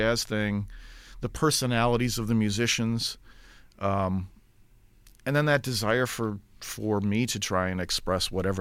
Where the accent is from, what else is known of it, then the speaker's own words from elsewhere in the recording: Racine, Wisconsin, United States; also born or lived in Kenosha; growing up in Racine and Kenosha, the music programs, they're still very strong, but they were incredibly strong when I was growing up in the 70s and 80s.